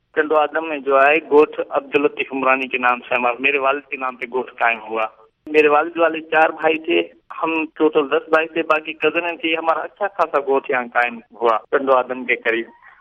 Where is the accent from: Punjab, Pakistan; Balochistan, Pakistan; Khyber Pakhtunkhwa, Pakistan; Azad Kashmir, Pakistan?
Balochistan, Pakistan; now in Sindh, Pakistan; بلوچستان میں ایک اچھے گھرانے سے ہمارا تعلق تھا. … ہم عمرانی قبیلے سے تعلق رکھتے ہیں. تقریباً 2500 سے 3000 ایکڑ زمین ہے ہماری بلوچستان میں.